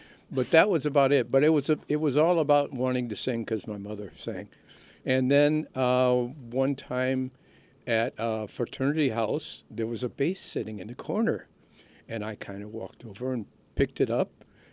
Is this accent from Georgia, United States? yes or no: no; Chicago, Illinois, United States; born there; I was born in Chicago, yeah, Cook County Hospital, where the infant mortality rate was 50%.